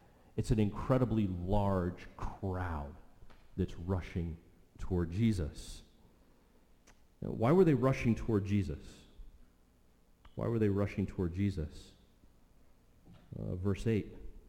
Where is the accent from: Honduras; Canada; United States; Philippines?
United States; Oregon; But I remember growing up in Oregon, going to Autzen Stadium.